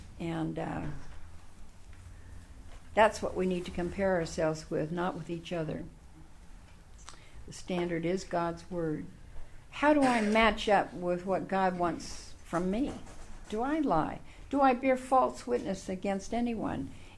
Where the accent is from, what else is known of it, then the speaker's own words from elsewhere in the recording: Oakland, California, United States; No, I grew up in Oakland. I went to Oakland High School. So we have changed tremendously.